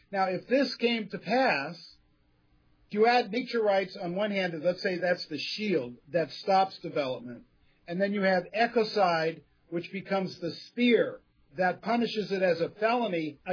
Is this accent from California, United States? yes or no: yes; California, United States; You're in my backyard. In my backyard. I'm from California.